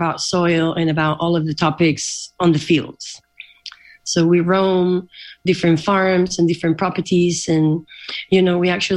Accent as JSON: {"language": "English", "country": "Spain", "moved": "as an adult", "lives_now": "Australia", "said": "Well, I'm originally from Spain, like a lot of the community know"}